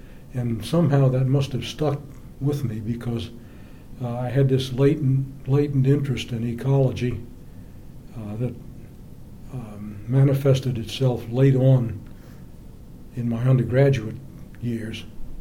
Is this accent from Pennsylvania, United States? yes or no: no; Washington, District of Columbia, United States; born there; Well, I was born in Washington, D.C., and I went to college in upstate New York at Colgate University.